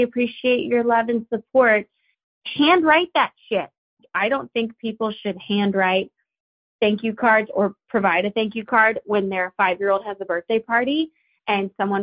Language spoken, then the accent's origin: English; the South, United States; For a wedding, and I'm from the South, mm-hmm.